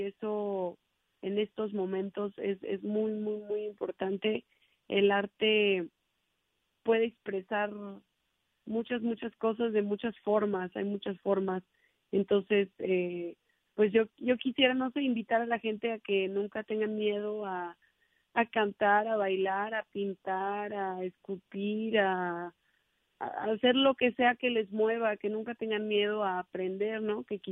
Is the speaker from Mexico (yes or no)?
yes; Mexico; yo quise ponerle mis raíces, que soy mexicana